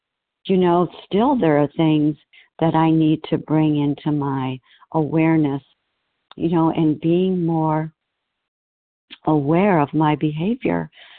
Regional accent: Arizona, United States; from Arizona.

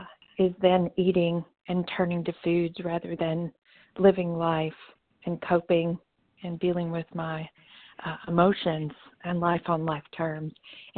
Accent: Alabama, United States; from Alabama. … from Alabama.

